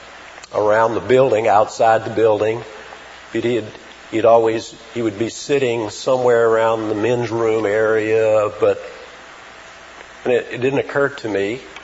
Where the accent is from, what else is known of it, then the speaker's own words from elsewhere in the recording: Atlanta, Georgia, United States; also born or lived in Ohio / Florida; I grew up in the South like a lot of folks did. I had lived up north. I had lived in Ohio. I had lived in Florida. But most of the time I had grown up here in the Atlanta area for most of the years up through about 1959.